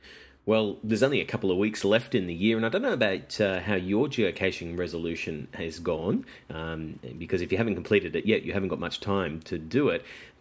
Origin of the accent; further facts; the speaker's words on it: New South Wales, Australia; so I'm limiting the task to New South Wales, my home state.